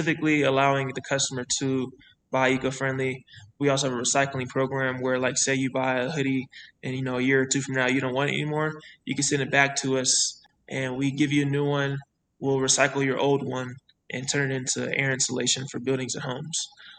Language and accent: English; Denver, Colorado, United States; Because I feel like growing up in Denver, a lot of people, including myself, didn't feel like they had the access to, you know, places they can build.